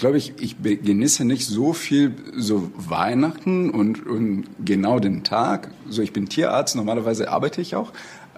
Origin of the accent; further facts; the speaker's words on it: Brazil; German is a second language; moved away as an adult; now in Germany; ich komme aus Brasilien. Bin 43 Jahre alt, wohne in Deutschland seit fast 10 Jahren